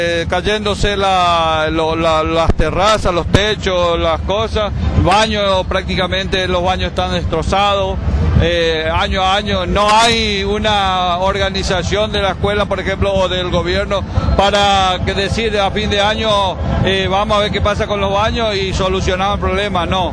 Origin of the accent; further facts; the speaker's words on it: Pirané, Formosa, Argentina; Soy de Pirané, provincia de Formosa.